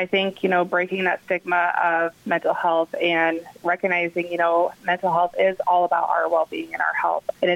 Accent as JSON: {"language": "English", "town": "Fort Dodge", "region": "Iowa", "country": "United States", "said": "Yeah, so I am originally from the Webster County area, Fort Dodge region."}